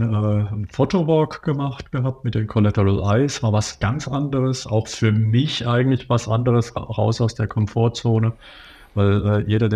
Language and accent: German; Zweibrücken, Rhineland-Palatinate, Germany; now in Mainz, Germany; ich bin gebürtiger Zweibrücker und bin in Zweibrücken aufgewachsen und zu der Zeit war Mainz noch so weit weg.